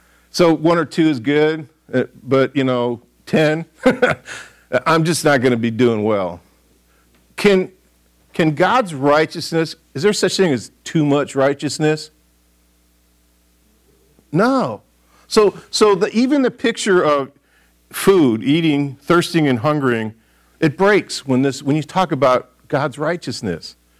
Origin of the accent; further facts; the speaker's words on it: Michigan, United States; I grew up in Michigan. There's a lot of apples up there